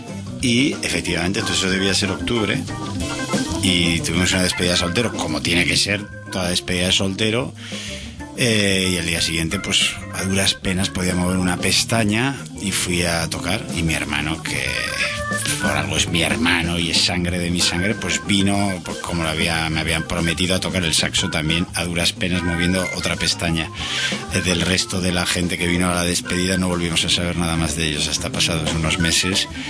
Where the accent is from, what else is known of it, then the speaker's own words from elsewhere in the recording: Basque Country, Spain; le digo yo que soy vasco y que este tema allí en Euskadi ya estamos hartos